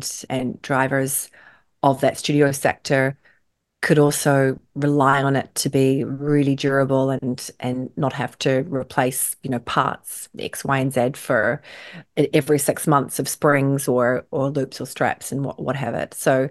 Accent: New Zealand; I'm originally from New Zealand

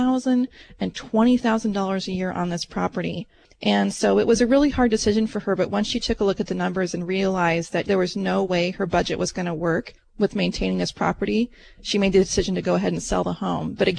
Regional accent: Idaho, United States; And I'm from Idaho and I love it there, don't get me wrong.

